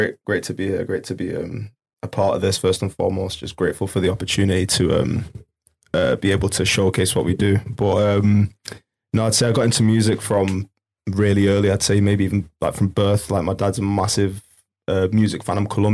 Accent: Benchill, North West England, United Kingdom; I'm from Benchill, yeah.

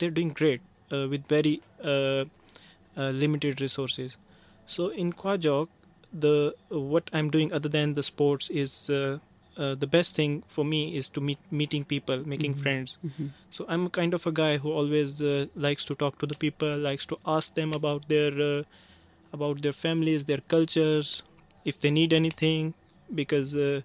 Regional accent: Pakistan; moved away as an adult; now in South Sudan; I'm from Pakistan, so we don't know much about the South Sudan

